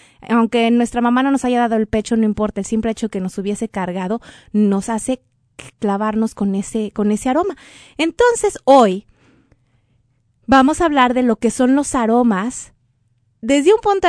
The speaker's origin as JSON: {"language": "Spanish", "country": "Mexico", "said": "Y yo sé que es un día muy importante en México, en mi país"}